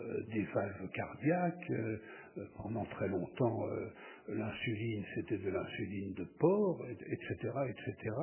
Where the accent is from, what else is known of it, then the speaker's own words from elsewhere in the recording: Normandy, France; Quand j'étais petit, il me faisait peur, c'est ma région d'origine, l'Orne.